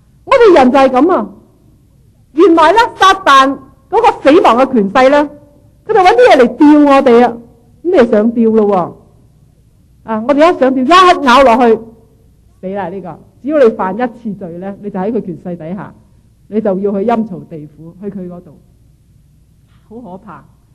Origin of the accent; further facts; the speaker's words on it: Guangdong, China; 我哋广东人嗰啲讲闹人嘅说话真系好厉害